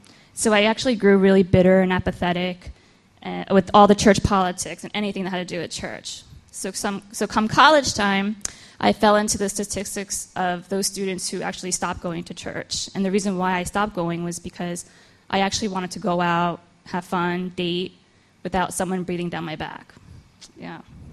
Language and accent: English; New Jersey, United States; I was born and raised in New Jersey into a Christian family from age 3 all the way through high school